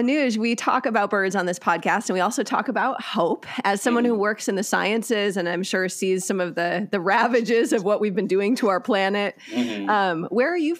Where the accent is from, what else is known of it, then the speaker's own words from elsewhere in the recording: Wisconsin, United States; I grew up in Wisconsin and never noticed a bird.